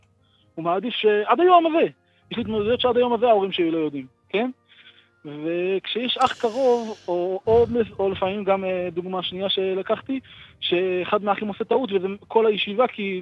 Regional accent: Haifa, Haifa District, Israel; אני חיפאי.

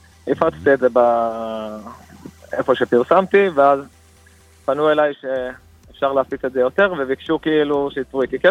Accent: Jaffa, Tel Aviv District, Israel

